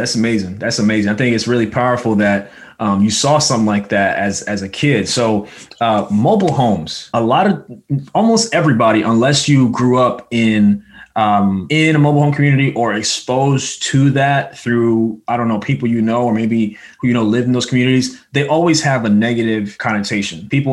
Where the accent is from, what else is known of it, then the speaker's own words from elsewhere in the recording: Brooklyn, New York, United States; now in Inglewood, United States; I'm from Brooklyn, but I've been in LA for almost 5 years. Been living in Inglewood like 4 years.